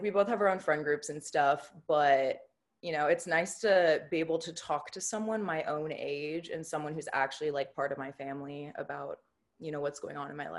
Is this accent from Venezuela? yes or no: no; Los Angeles, California, United States; Yes, born and raised